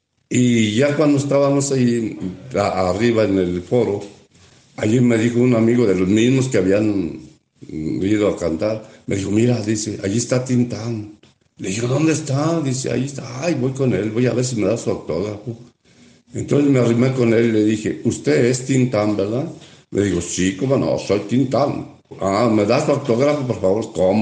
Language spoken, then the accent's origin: Spanish; Fresnillo, Zacatecas, Mexico; tengo 87 años, soy originario de Fresnillo, Zacatecas.